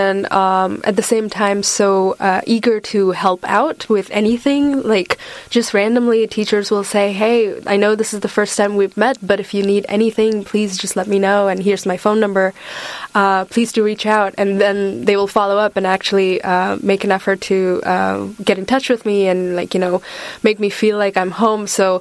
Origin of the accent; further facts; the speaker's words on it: Washington, United States; now in Poland; I come from Washington State, so West Coast in the United States